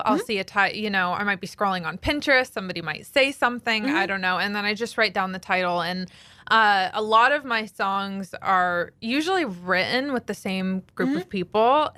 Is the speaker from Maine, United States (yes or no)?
yes; Maine, United States; I'm from Maine, a small town in Maine. I grew up next to a buffalo farm.